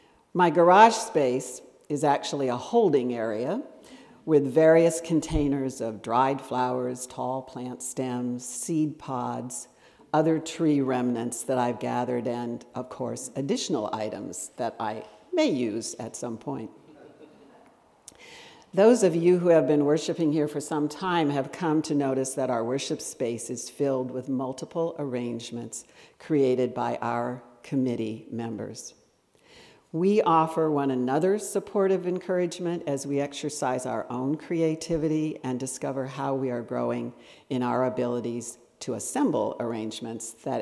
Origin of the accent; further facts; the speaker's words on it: San Diego, California, United States; Growing up in San Diego, my earliest memories of flowers are from the house we lived in when I was 5 years old.